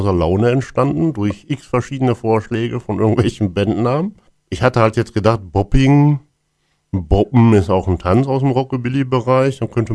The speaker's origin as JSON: {"language": "German", "town": "Aalen", "region": "Baden-Württemberg", "country": "Germany", "said": "Also der Erik und ich, wir kommen aus Aalen."}